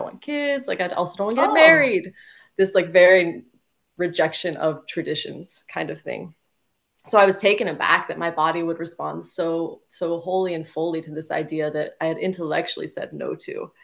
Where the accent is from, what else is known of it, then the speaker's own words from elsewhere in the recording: United States; now in Denmark; I am from the States, but I live in Denmark.